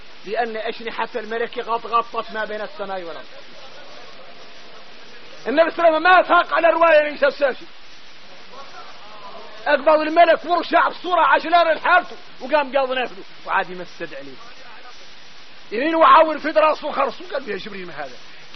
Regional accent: Mauritania; واحنا موريتاني عندنا عقلية خويسة،

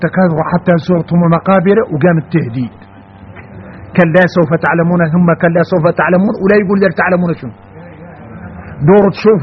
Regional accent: Mauritania; احنا موريتاني

